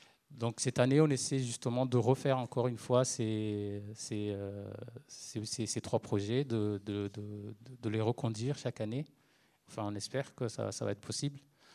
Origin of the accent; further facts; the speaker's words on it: Moroni, Grande Comore, Comoros; je viens des Comores, Moroni.